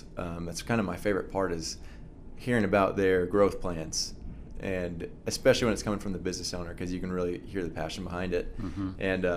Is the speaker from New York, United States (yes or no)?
no; Lafayette, Indiana, United States; Yeah, I'm from Lafayette, Indiana, a place you're very familiar with.